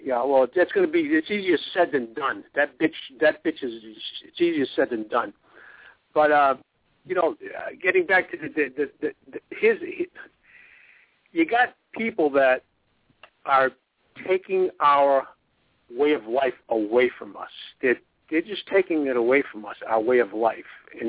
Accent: United States; because I'm an American and I want nothing but the best.

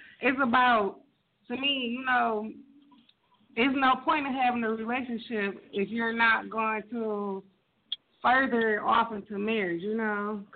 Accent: Detroit, Michigan, United States; See, first of all … I'm from Detroit, but I'm at work right now.

